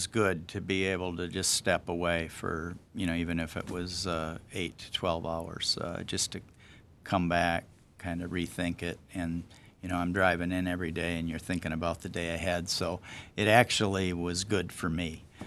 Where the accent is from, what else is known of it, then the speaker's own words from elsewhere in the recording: Flint, Michigan, United States; because I was born and raised in Flint, I mean, I knew a lot of people, and I wasn't, I mean, I lived in many neighborhoods in Flint